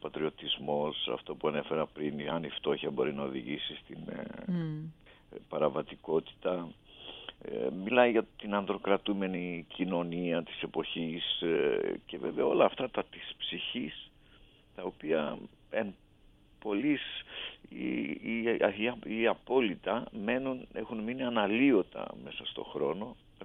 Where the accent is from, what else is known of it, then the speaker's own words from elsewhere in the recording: Melates, Epirus, Greece; Μια χαρά στο χωριό μου, στην Μελάτη, στη Σάρτα.